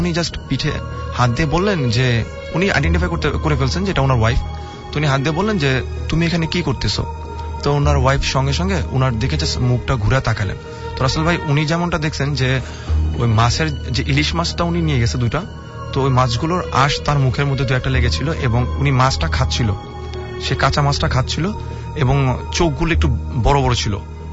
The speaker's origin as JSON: {"language": "Bangla", "town": "Lalbagh", "region": "Dhaka Division", "country": "Bangladesh", "said": "আসসালামু আলাইকুম … আমি এসেছি লালবাগ থেকে।"}